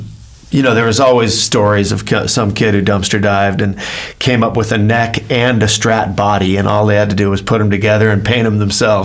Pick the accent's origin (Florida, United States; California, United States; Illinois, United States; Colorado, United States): California, United States; Fullerton; Fullerton, California.